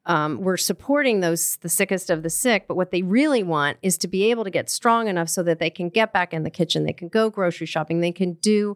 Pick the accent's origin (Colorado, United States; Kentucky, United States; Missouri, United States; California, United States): Colorado, United States; I grew up in Colorado, and the green bean and onion soup casserole is what people bring.